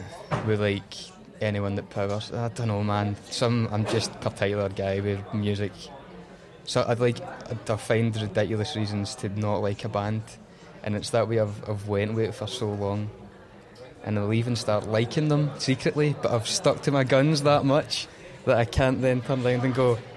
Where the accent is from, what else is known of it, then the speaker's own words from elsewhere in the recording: Motherwell, Scotland, United Kingdom; but I was from Motherwell, man, Lanarkshire, PC DJs through the roof, man.